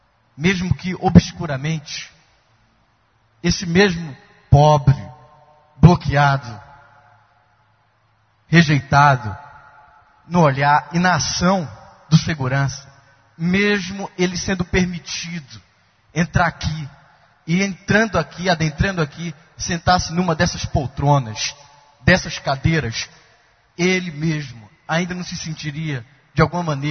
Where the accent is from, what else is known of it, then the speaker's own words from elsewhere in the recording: Fortaleza, Ceará, Brazil; de uma criação dentro da comunidade evangélica, nasci, sou natural do Ceará, de Fortaleza, e tenho um avô pastores e fui muito tempo frequentador, assíduo, feito até membro da Igreja Assembleia de Deus